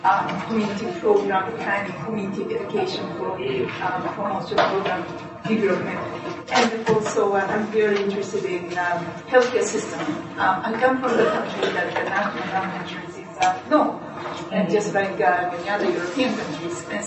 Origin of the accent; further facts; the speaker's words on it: Japan; English is a second language; I'm from Japan.